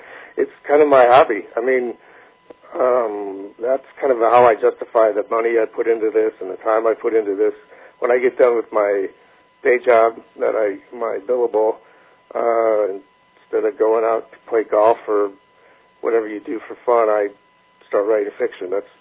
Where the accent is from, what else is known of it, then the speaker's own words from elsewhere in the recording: Lake Park, Iowa, United States; Tom and Hillary go to Okoboji, and they meet Tom's father, who lives in my hometown, Lake Park.